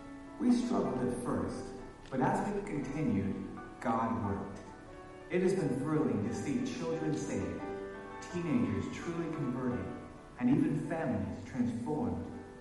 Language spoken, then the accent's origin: English; Ireland; Growing up in Ireland as a missionary kid, for me, Ireland is home.